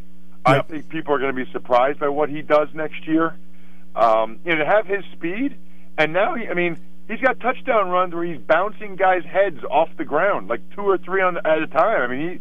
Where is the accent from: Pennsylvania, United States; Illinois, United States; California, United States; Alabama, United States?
Pennsylvania, United States; Reading; he would often have me talk to him because I'm from Reading